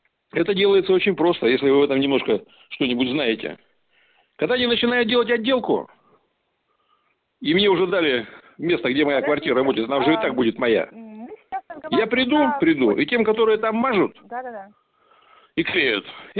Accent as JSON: {"language": "Russian", "region": "Saint Petersburg", "country": "Russia", "tie": "born or raised there", "said": "Вы продаете мне квартиру в моем родном городе, Ленинграде, Санкт-Петербурге."}